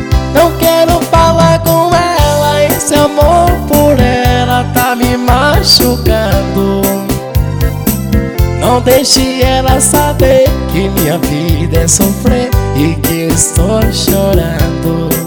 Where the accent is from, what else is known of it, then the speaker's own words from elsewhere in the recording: Santo Estevão, Bahia, Brazil; E quero aproveitar aqui e mandar um grande abraço pra minha terra natal, Santo Estevão, Bahia.